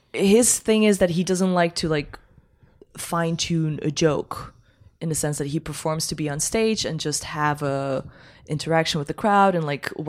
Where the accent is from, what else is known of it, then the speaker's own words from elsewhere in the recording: Belgium; Because I grew up in Belgium, so it's the same language.